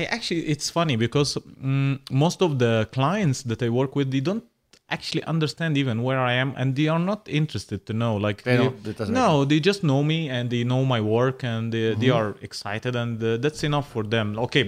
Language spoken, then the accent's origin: English; Cairo, Cairo Governorate, Egypt; English is a second language; I'm coming from Egypt, Cairo. Cairo is just crazy, you know.